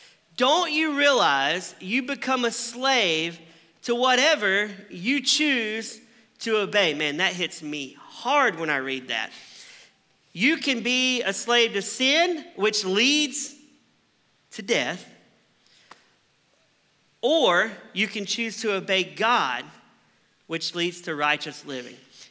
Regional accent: the South, United States; Now, I grew up in the South, as we talked about earlier, and I grew up in a church

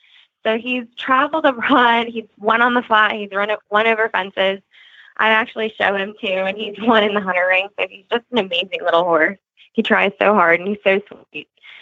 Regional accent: Monkton, Maryland, United States; I'm from Moncton, Maryland, so there's another hunt, Green Spring, as well as the Mount Carmel Hounds that I've gone out with. So I grew up primarily hunting there.

